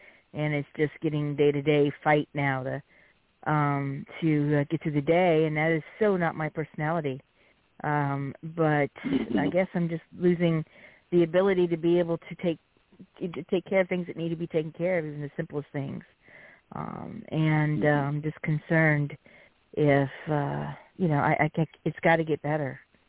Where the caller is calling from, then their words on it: Louisiana, United States; I'm calling from Louisiana.